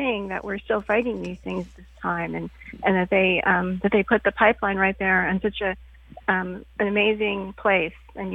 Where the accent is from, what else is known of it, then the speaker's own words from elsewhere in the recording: South Dakota, United States; I am Ihonktuan from the Yankton Sioux tribe in South Dakota